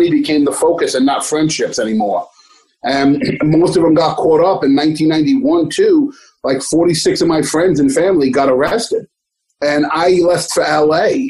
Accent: Bronx, New York, United States; And in my neighborhood in the Bronx, you know, it's kind of funny

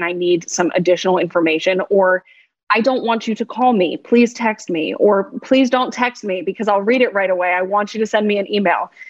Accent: Pennsylvania, United States; now in Boston, United States; Maybe he's not originally from here. I'm not either. I grew up in Pennsylvania

